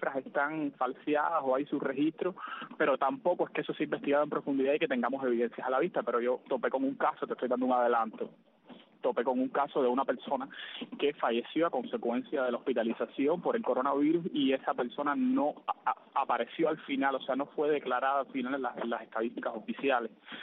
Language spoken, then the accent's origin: Spanish; Sagua la Grande, Villa Clara, Cuba; voy a seguir en Sagua, que tú sabes por otra parte que es mi tierra